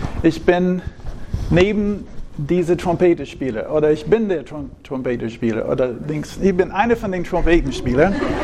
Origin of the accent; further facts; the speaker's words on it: Altus, Oklahoma, United States; meiner Heimatstadt, Altus, Oklahoma, für eine Weile, jetzt nicht mehr. Wir müssen nicht dadurch fahren. Das ist in Südwest-Oklahoma.